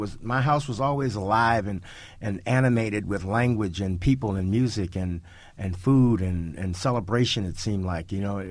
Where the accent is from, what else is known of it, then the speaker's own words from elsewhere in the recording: St. Louis, Missouri, United States; I grew up in St. Louis, Missouri